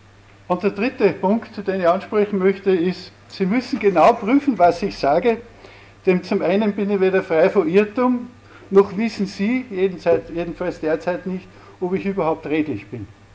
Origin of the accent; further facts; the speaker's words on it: Altenmarkt im Pongau, Salzburg, Austria; now in Oberndorf, Austria; Ursprünglich stamme ich aus Innergebirge, aus Altenmarkt in Bongau, bis mich meine Frau vor 35 Jahren aus Flacherland nach Oberndorf in Salzburg verschleppt hat. Und dort wohnen wir seit, wie gesagt, 35 Jahren.